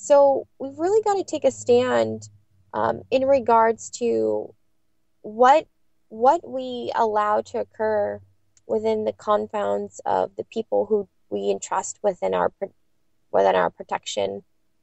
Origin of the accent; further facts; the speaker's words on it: San Diego, California, United States; Monsanto manufactured PCBs have polluted the entire San Diego Bay. This is my hometown